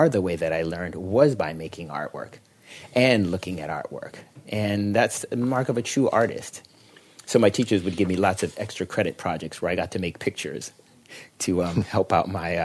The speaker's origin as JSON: {"language": "English", "town": "Boston", "region": "Massachusetts", "country": "United States", "tie": "born or raised there", "said": "I grew up in Boston, Massachusetts."}